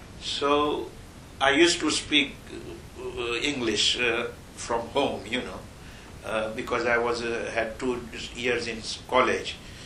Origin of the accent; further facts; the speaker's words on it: Tarkeshwar, Gujarat, India; I'm from Tarkeshwar village, which is 40 miles away from Surat, the city.